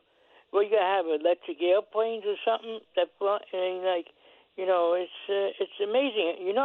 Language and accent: English; New York, United States; I'm from New York originally, and I never heard it went over 100.